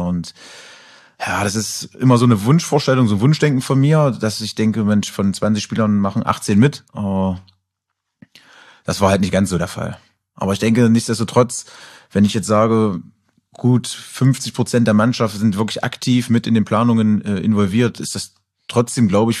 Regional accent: Wernigerode, Saxony-Anhalt, Germany; born there; Ich bin in Wernigerode geboren, ja.

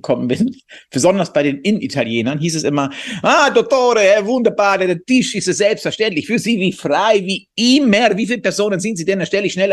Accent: Hamburg, Germany; also born or lived in Munich, Germany; ich habe ja mal in München gewohnt, als Hamburger

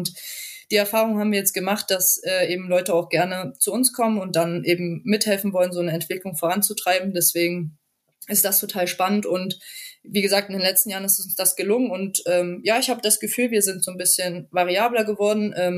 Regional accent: Jena, Thuringia, Germany; vor allem in Jena, in meiner alten Heimat.

